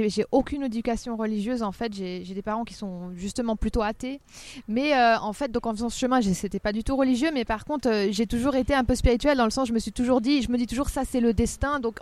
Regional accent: Meyrin, Geneva, Switzerland; born there; je suis née à Mérin, mais sur ma carte d'identité, c'est Plan-les-Ouattes

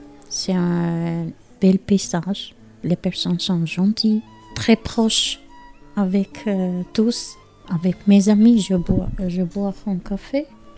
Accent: Albania; French is a second language; moved away as an adult; now in Lons-le-Saunier, France; Ce n'est pas facile pour moi parce que j'ai grandi en Albanie. Et ma famille et tout. Mais je suis trop contente que je sois ici, en France.

